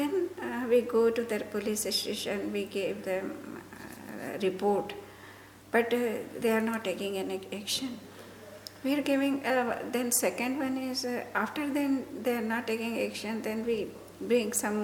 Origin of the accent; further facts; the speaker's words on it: India; English is a second language; from India.